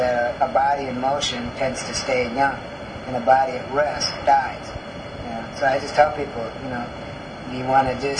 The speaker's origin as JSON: {"language": "English", "region": "Michigan", "country": "United States", "tie": "born or raised there", "also_born_or_lived": "California", "said": "There are some differences being from the mainland. I was raised in Michigan, and so being from the Midwest, my diet at growing up and then living in California and having that lifestyle is a little different from here"}